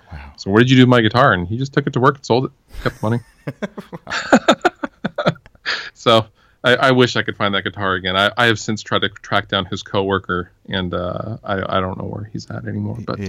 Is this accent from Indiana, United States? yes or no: no; Federal Way, Washington, United States; also born or lived in Renton; now in Tacoma, United States; Yeah, I was born in Renton and raised in Federal Way.